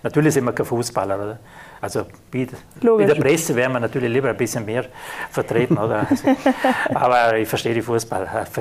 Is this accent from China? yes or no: no; Austria; als Österreicher